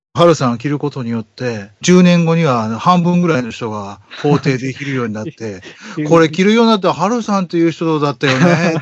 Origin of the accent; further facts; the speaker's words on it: Shikoku, Japan; 私、四国出身じゃないですか。